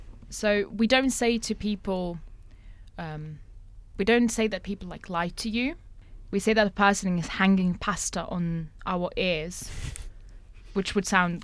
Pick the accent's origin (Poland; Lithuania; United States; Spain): Lithuania; English is a second language; I'm from Lithuania, and I was told to be the first one to do this.